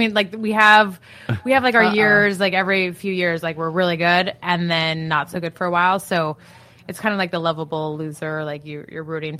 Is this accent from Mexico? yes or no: no; Great Falls, Montana, United States; I grew up in Great Falls, Montana.